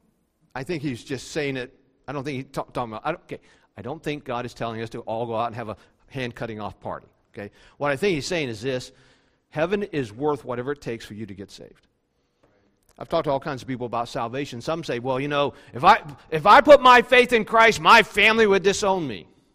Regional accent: West Virginia, United States; I'm from West Virginia. This is a true story.

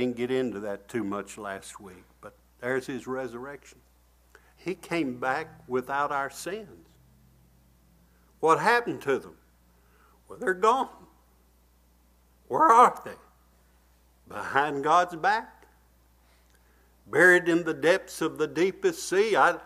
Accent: Bassett, Virginia, United States; my job at home, when we grew up in Bassett, Virginia, I had to take the garbage out to the trash can

